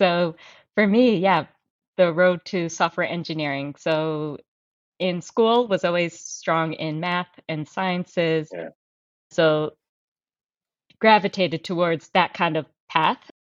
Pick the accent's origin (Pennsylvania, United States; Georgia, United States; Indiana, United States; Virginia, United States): Virginia, United States; knowing that I was moving back to the DC area, I grew up in Northern Virginia and everything